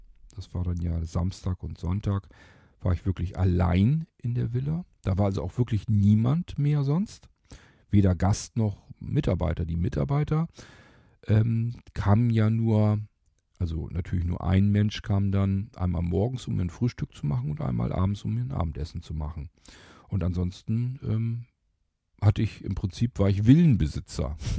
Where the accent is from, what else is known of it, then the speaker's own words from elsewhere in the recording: Lower Saxony, Germany; in meine Heimat gefahren, von Rochsburg dann weg, nach Niedersachsen zurück.